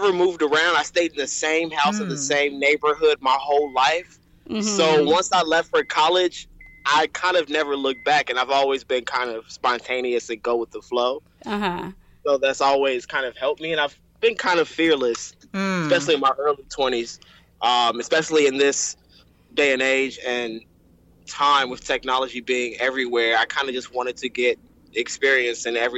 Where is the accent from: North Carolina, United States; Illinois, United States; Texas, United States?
Illinois, United States; Chicago; So I started out, I'm from Chicago, born and raised, and I went to school in DC.